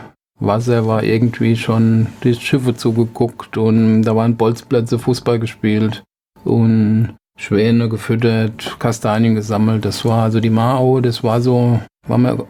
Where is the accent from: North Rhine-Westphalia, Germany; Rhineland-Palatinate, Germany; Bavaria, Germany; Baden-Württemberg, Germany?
Rhineland-Palatinate, Germany; Mainz; Und als Mainzer haben wir natürlich weit zu fahren gehabt